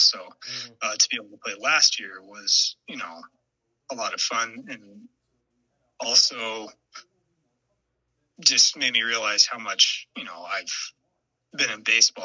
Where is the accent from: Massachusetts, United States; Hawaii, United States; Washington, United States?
Washington, United States; Seattle; So growing up in Seattle, we did get to go, me and my dad, to an All-Star game.